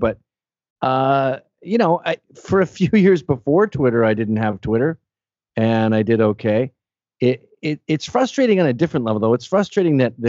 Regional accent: United States; I just don't like it as an American.

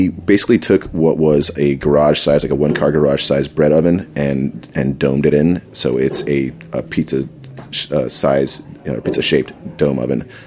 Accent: Southwest, United States; Right, I'm from the Southwest.

